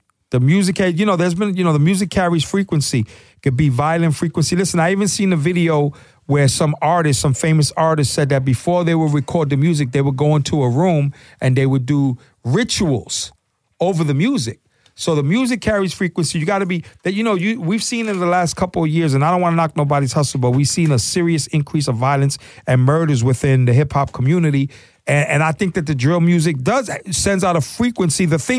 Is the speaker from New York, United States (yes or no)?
yes; New York, United States; Here's what I learned growing up in New York.